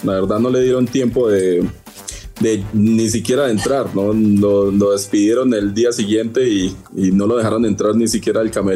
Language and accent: Spanish; Colombia; imagínate que yo soy de Colombia